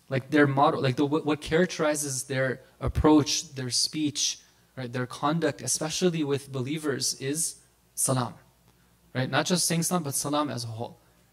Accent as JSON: {"language": "English", "region": "Minnesota", "country": "United States", "said": "You know, I remember some years back in my home state of Minnesota"}